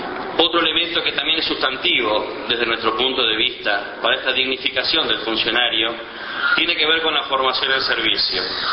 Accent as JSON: {"language": "Spanish", "country": "Uruguay", "said": "identidad nacional, indisolublemente asociada a nuestro criterio de por qué somos distintos como orientales, como uruguayos insertos en América Latina."}